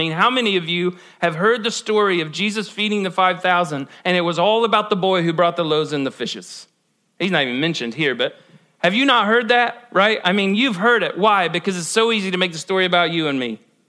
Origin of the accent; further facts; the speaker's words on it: Ohio, United States; I grew up in Ohio. It's an Ohio thing.